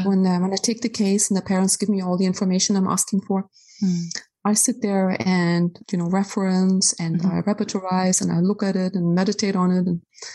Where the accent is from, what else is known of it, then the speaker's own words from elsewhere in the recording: Germany; Yes, because I'm from Germany originally